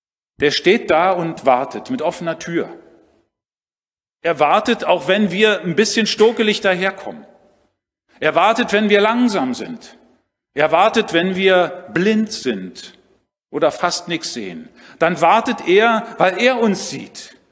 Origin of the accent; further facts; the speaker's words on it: Berlin, Germany; ich bin in Berlin groß geworden, vielleicht hört man es auch ab und zu. Meine Mutter lebt immer noch in Berlin, inzwischen in einem Pflegeheim.